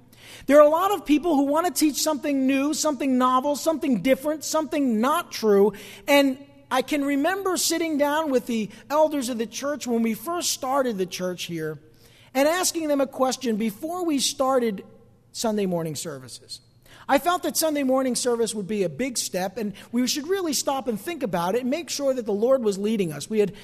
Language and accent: English; East Rutherford, New Jersey, United States; You know, I grew up in East Rutherford.